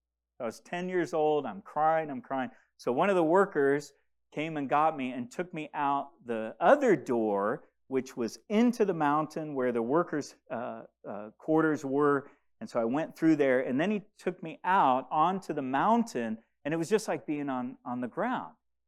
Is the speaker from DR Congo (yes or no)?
yes; DR Congo; as most of you know, I grew up in the Congo, which is located in Central Africa